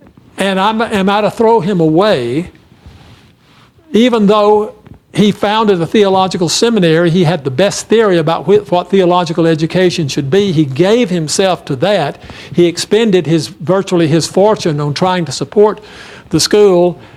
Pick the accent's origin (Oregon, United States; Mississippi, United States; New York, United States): Mississippi, United States; I'm from Mississippi. And so I understand the dynamic.